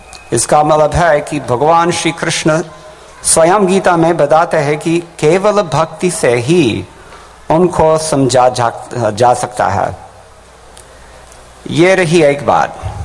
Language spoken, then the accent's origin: Hindi; United States; America में मैं America से हूँ सो तो अमेरिका में है जरूर